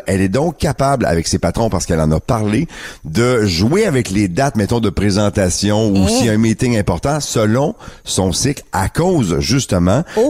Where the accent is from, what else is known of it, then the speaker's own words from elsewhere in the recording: Quebec, Canada; une tendance qu'on verra de plus en plus ici chez nous au Québec.